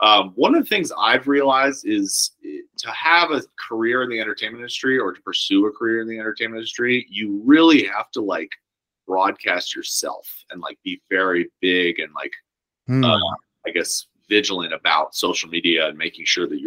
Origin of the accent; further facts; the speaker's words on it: Nevada, United States; I grew up in Nevada.